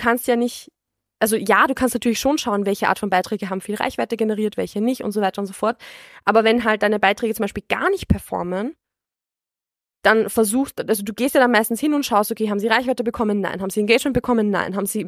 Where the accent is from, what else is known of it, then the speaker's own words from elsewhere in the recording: Vienna, Austria; ich bin selbst ja aus Wien